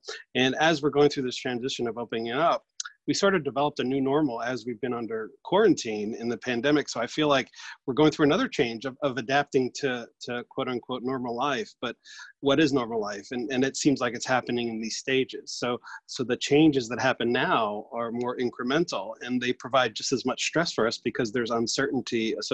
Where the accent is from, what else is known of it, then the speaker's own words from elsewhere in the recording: Maryland, United States; Well, I grew up in Maryland. I actually come from a military family. My dad was stationed in the Pentagon, so I didn't have to move around a lot when I was a kid.